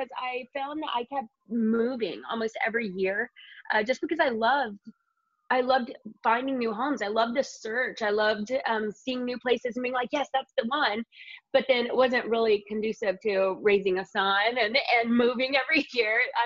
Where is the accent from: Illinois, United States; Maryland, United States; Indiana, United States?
Indiana, United States; now in Los Angeles, United States; No, I'm from Indiana.